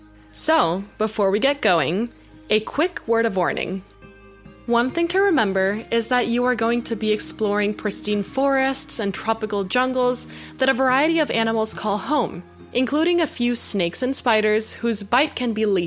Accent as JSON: {"language": "English", "country": "Costa Rica", "tie": "born or raised there", "said": "Growing up in Costa Rica is a little different to growing up in more developed Western countries. With jungles, mountains, and coastline as our backyard, it was hard not to spend a lot of our time outdoors"}